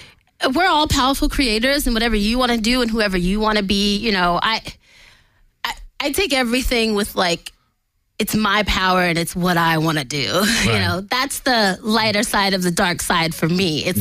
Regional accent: Atlanta, Georgia, United States; I mean, I'm from Atlanta. I know a lot of people that hustled in the streets to get where they wanted to be

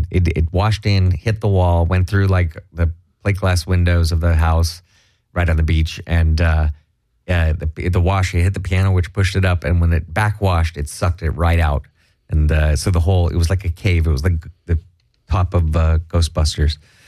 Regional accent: Malibu, California, United States; I grew up in Malibu, California, the poor part of Malibu.

